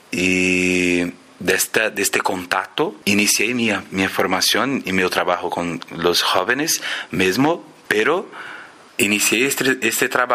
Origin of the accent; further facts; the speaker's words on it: Poá, São Paulo, Brazil; Spanish is a second language; tenemos en Poá, que es mi ciudad, cerca de São Paulo